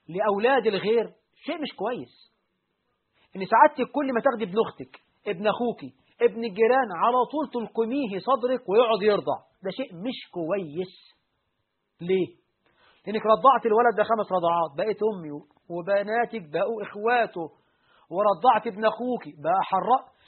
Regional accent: Egypt; الشبكة عندنا في مصر مش هدية

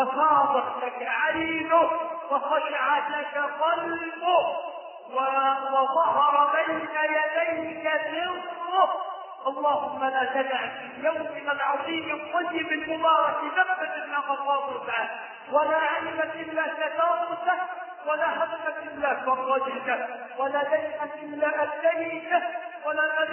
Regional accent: Egypt; اللهم احفظ بلدنا مصر

